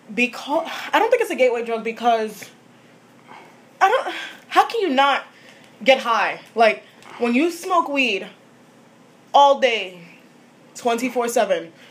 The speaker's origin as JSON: {"language": "English", "region": "New York", "country": "United States", "said": "See, I'm from New York."}